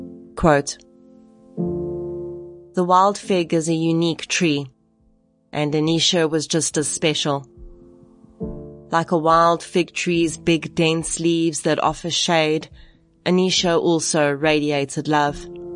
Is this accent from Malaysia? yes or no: no; South Africa; Typically being South African, we made a braai.